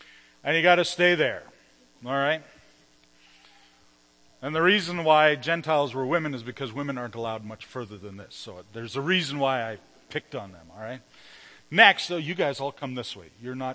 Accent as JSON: {"language": "English", "town": "Altona", "region": "Manitoba", "country": "Canada", "said": "I'm from Altona, so I know it's a little bit of a trek"}